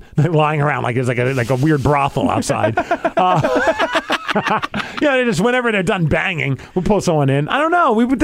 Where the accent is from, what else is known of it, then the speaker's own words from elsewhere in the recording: Bremerton, Washington, United States; I'm from Bremerton. I might be able to bring the truck down for you guys.